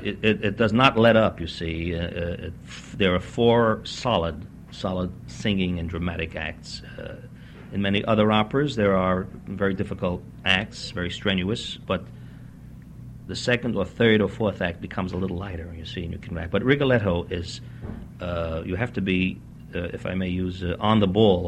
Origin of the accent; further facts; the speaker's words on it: United States; Being an American?